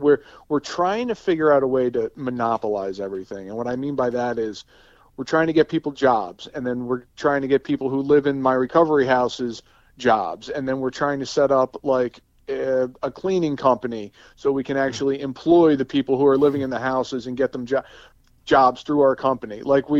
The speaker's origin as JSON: {"language": "English", "town": "Marlton", "region": "New Jersey", "country": "United States", "said": "Okay, I'm from Marlton. I'm in South Jersey."}